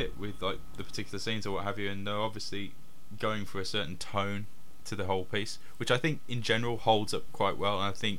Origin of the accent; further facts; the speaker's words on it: United Kingdom; I'm British. For British people, comic books means the Beano and the Dandy, or people of my age anyway.